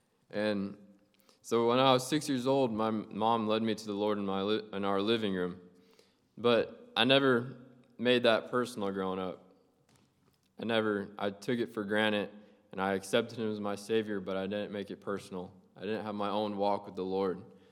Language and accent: English; Knoxville, Tennessee, United States; I'm from Knoxville, Tennessee. And I grew up at Temple Baptist Church